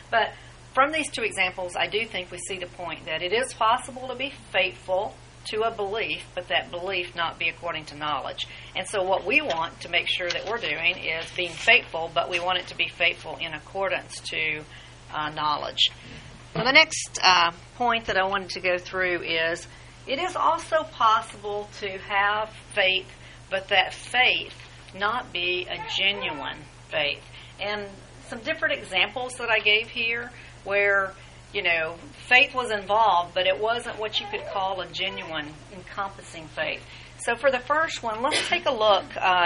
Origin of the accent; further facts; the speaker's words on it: the South, United States; I grew up in the South and tornadoes were the thing.